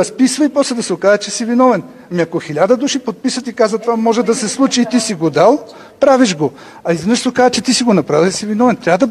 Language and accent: Bulgarian; Pernik, Pernik Province, Bulgaria; born there; Не съм ходил нито един път там, въпреки че съм роден в Перник.